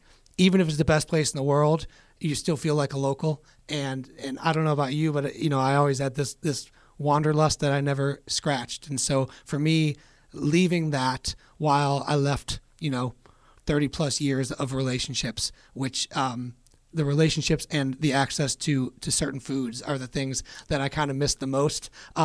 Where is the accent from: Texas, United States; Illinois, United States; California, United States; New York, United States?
Illinois, United States; Chicago; That's right, yeah, in the south side of Chicago.